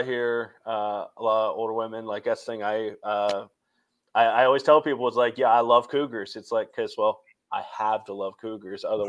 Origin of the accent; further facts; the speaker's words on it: Newark, Ohio, United States; also born or lived in Zanesville; Technically, I was born in Zanesville, which is like the worst, like the sluttier cousin of Newark. But then raised in Newark.